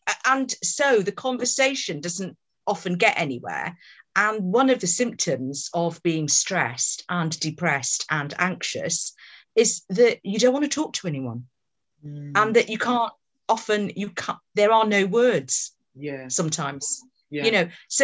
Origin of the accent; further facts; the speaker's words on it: Luton, East of England, United Kingdom; born there; Well, my parents are from Bangladesh.